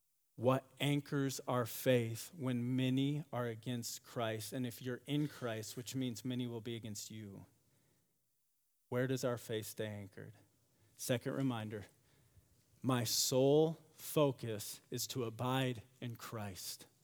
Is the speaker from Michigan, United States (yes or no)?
yes; Michigan, United States; I grew up in West Michigan.